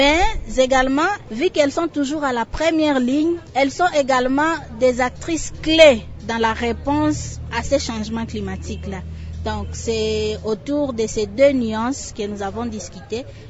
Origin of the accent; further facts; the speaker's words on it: DR Congo; Chez nous, en RDC